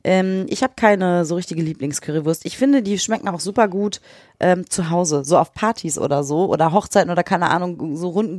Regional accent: Bottrop, North Rhine-Westphalia, Germany; wenn ich jetzt über meine Heimatstadt spreche, über Bottrop

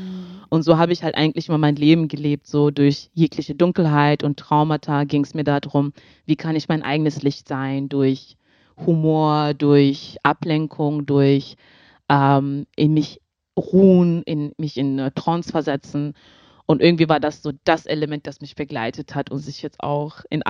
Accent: Zambia; also ich bin in Sambia aufgewachsen und war bei meinen Großeltern im Dorf.

